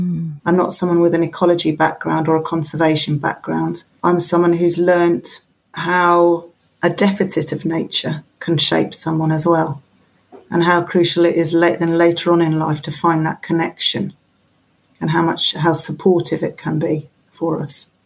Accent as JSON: {"language": "English", "town": "Lewes", "region": "South East England", "country": "United Kingdom", "tie": "born or raised there", "said": "So I was brought up in Lewes, in what was my grandmother's house."}